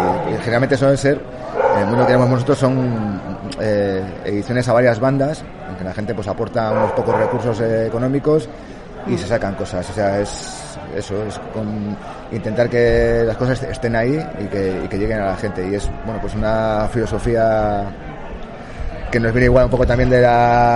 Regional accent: Cantabria, Spain; Somos de Cantabria, sí. Uno de Talavera, otro de Santander, para que sea muy representativo de...

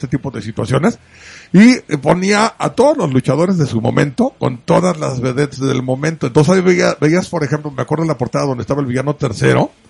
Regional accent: San Luis Potosí, Mexico; Yo soy de San Luis Potosí, mi tierra, San Miguelita.

